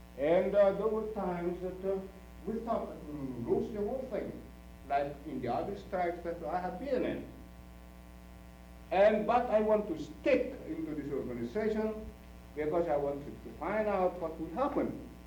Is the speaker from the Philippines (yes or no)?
yes; Philippines; being a Filipino with the Mexicans, putting up a union